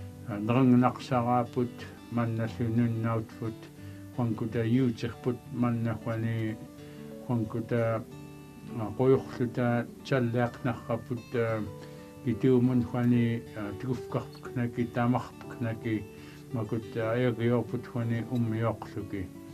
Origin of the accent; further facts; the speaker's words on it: Akiak, Alaska, United States; English is a second language; I'm from Akiak, Alaska. It's in the Kuskokwim River, and my date of birth is on September 29th, 1952.